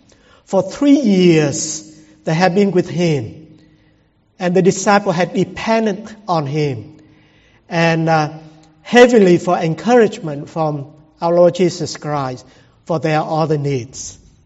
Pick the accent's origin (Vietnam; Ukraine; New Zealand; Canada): Vietnam; English is a second language; moved away as an adult; now in United States; And I remember at that time, I'm still in Vietnam, go away from my hometown to Saigon, the capital city.